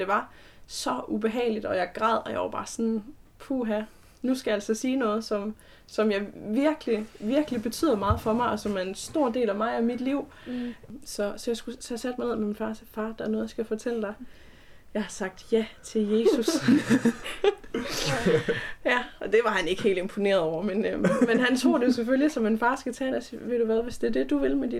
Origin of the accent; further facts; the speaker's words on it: Thisted, North Denmark Region, Denmark; og jeg er 21 år gammel. Jeg kommer fra Thisted i Nordjylland, og jeg er en del af Pinsekirken i Thisted.